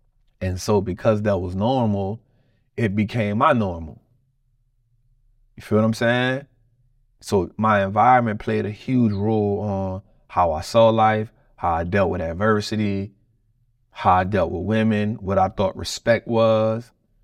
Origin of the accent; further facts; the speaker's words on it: United States; it's not easy being a black man growing up in America, but I can tell you that I wouldn't want to be nothing else.